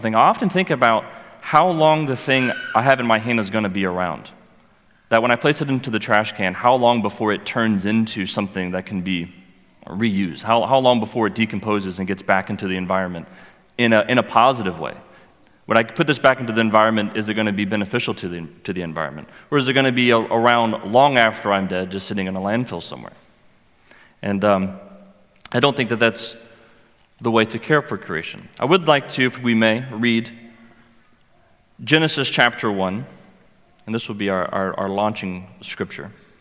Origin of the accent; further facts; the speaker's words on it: Florida, United States; now in Atlanta, United States; I am from the States, originally from Florida, if any of you have ever been. It's a nice hot swamp down there, and I currently live in Atlanta, Georgia.